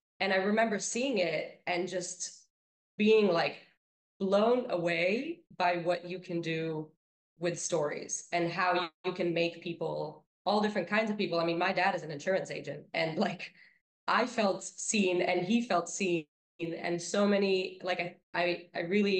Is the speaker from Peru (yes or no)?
no; Israel; I was 15 and I went to see, I grew up in Israel.